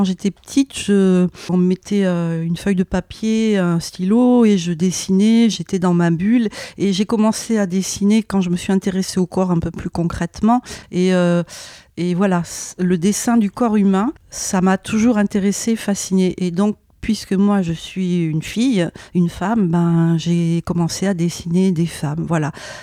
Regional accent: Bordeaux, Nouvelle-Aquitaine, France; Quand j'étais petite, j'ai grandi à Bordeaux.

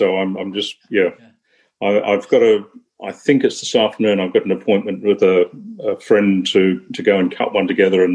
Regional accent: Melbourne, Victoria, Australia; I was born and grew up in Melbourne.

